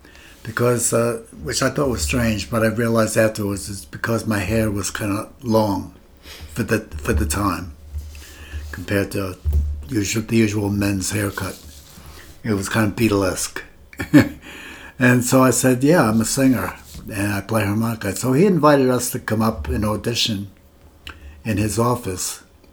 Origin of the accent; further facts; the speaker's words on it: Brooklyn, New York, United States; born there; I was born in Brooklyn, New York in 1944, which makes me 81.